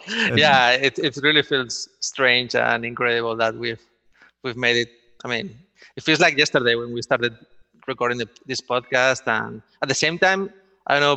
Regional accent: Spain; English is a second language; I'm from Spain

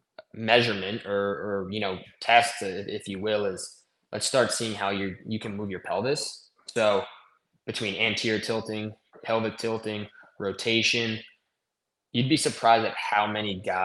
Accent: New York, United States; I'm from New York.

